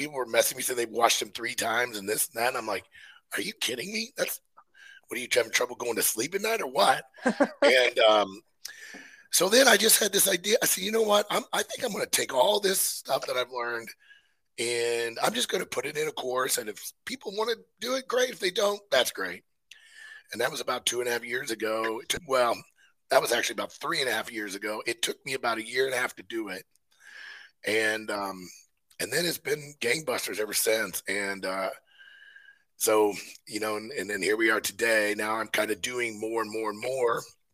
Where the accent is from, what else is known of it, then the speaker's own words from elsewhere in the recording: Missouri, United States; moved away; but I'm from Missouri. So until I moved here, I had a hard time letting bulls go by.